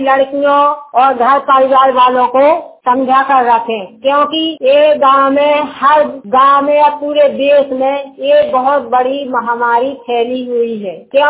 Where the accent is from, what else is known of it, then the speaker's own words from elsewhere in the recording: Mamna, Uttar Pradesh, India; हम बोल रहे हैं पंचायत सदस्य हैं। … और हम अपने ग्राम मामना के रहने वाले हैं और महोबा हमारा जिला है और ब्लॉक कबरई है।